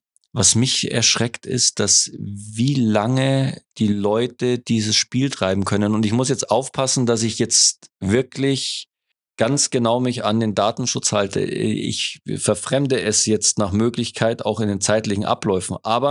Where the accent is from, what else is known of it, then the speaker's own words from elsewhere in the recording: Munich, Bavaria, Germany; also ich komme jetzt hier aus München, ja